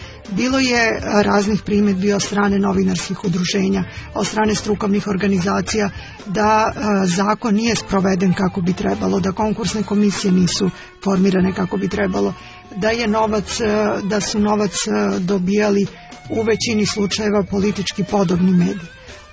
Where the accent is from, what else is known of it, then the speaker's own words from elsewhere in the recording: Kragujevac, Šumadija and Western Serbia, Serbia; mi iz Kragujevca smo se najviše borili da se ne usvoji takav zakon o javnom informisanju